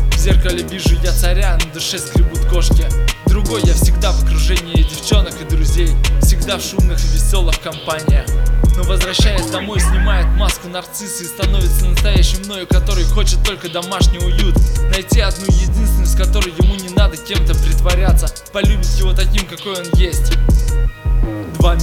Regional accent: Moscow, Russia; Я просто москвич с душой саратовского простака, ищущий спокойной жизни в косинских трещобах под дымным небом столицы

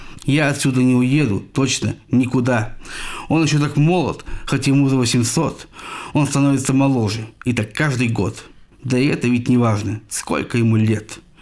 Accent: Tula, Tula Oblast, Russia; есть про мой родной город, про Тулу

